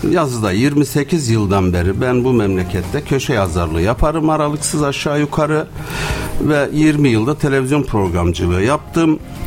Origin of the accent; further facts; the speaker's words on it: Adana, Turkey; mesela biz Adanalılar olarak